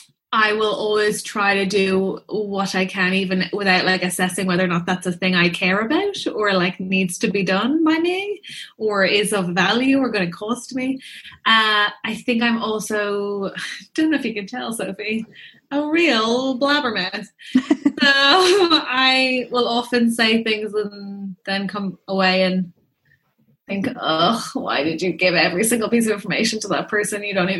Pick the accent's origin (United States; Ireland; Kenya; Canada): Ireland; So when you're 4 or 5 in Ireland, you start school and you start learning Irish